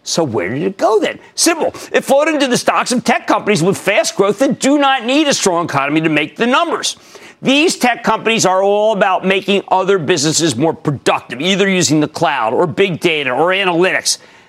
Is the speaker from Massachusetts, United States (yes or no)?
no; Brooklyn, New York, United States; I was in a very nice CVS today in a Target in my hometown of Brooklyn.